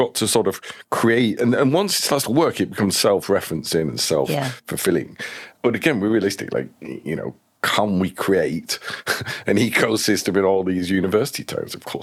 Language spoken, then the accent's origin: English; Manchester, North West England, United Kingdom; I love Manchester. I'm from Manchester, for God's sake.